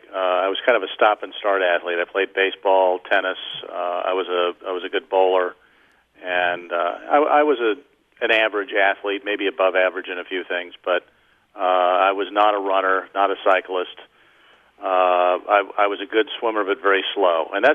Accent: Santa Rosa, California, United States; also born or lived in Burbank; No, I'm California-born and bred. I was born in Burbank and raised in Santa Rosa. I spent virtually all my youth and my early adulthood in Santa Rosa

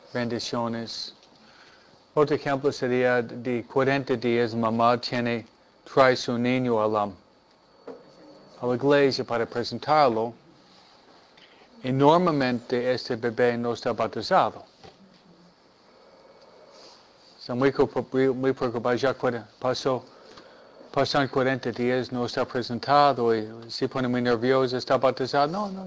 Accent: United States; born there; Spanish is a second language; Pero yo digo, yo soy americano, yo soy muy crítico de mi cultura. Yo nací aquí.

